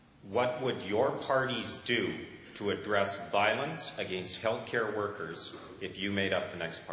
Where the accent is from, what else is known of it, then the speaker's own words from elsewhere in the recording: Kamloops, British Columbia, Canada; I'm from the Kamloops area